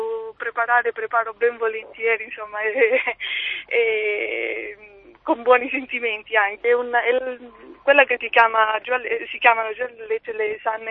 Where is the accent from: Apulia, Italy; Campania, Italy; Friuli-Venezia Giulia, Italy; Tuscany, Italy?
Apulia, Italy; Lecce; also born or lived in Milan; now in Turin, Italy; io sono leccese, trapiantata a Torino con un marito siciliano e 13 anni di esperienza a Milano